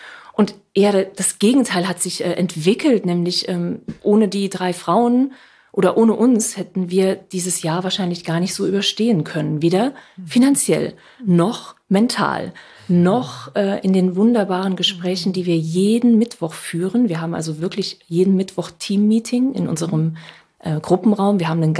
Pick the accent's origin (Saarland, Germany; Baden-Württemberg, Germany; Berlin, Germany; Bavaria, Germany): Saarland, Germany; now in Hamburg, Germany; 11 Jahren nach Hamburg gezogen und hatte ein riesengroßes Problem mit meiner Sprache. Ich bin gebürtige Saarländerin.